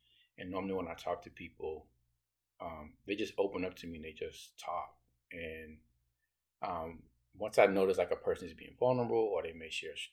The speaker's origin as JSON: {"language": "English", "town": "Dallas", "region": "Texas", "country": "United States", "tie": "born or raised there", "said": "I originally grew up in Texas, in Dallas, Texas. Grew up in Dallas, Texas."}